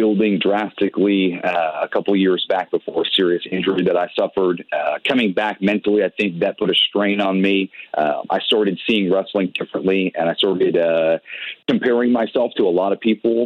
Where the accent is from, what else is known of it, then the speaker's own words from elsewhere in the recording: New England, United States; I'm from New England.